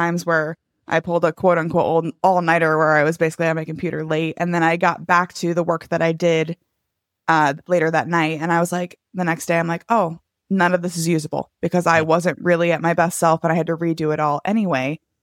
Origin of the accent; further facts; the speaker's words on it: United States; so I'm an American and we have the well-deserved stereotype of pushing ourselves to the point of burnout